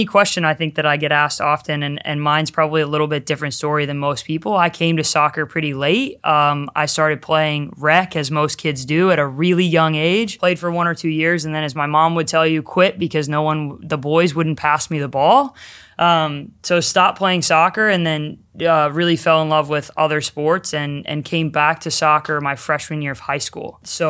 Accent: Columbus, Indiana, United States; Grew up for the most of my childhood in Columbus, Indiana.

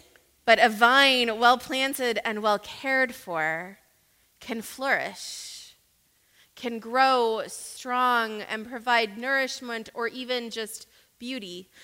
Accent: South Carolina, United States; also born or lived in Florida; Growing up in South Carolina and Florida, I know this well.

